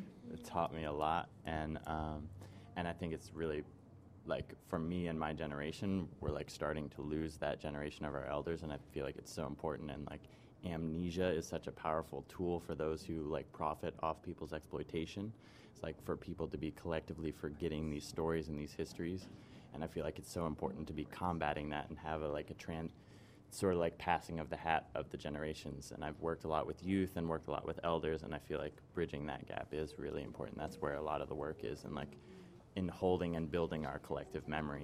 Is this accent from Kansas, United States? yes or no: yes; Kansas, United States; I'm originally from Kansas, but I'm working on putting roots down around here.